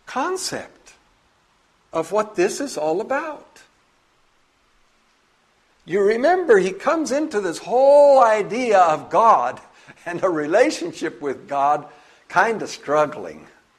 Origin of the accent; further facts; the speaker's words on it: Bolivia; As I was growing up in Bolivia